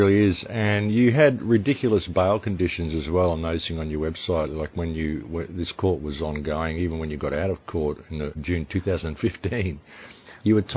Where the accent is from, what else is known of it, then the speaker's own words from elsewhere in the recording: Australia; most especially in my home country of Australia.